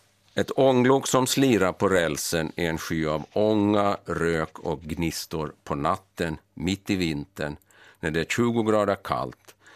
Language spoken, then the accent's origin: Swedish; Närpes, Ostrobothnia, Finland; also born or lived in Turku / Pargas / Vaasa / Oravais; Jag är född i Åbo och bodde som liten i Pargas, Vasa och Oravais. Men jag kom att växa upp den längsta tiden i Närpes. Med en far ifrån Lappfjärd och Vörå och en mor ifrån Borgå